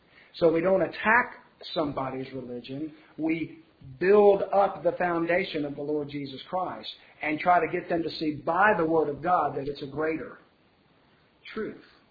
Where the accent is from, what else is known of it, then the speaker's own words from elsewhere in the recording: Louisiana, United States; That, now see, I'm from Louisiana.